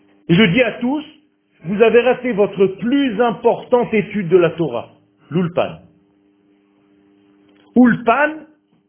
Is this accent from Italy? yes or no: no; Israel; born there; first language Hebrew; French is a second language; Et moi je suis né Israël. Je suis né en Israël. Ma langue natale c'est l'hébreu.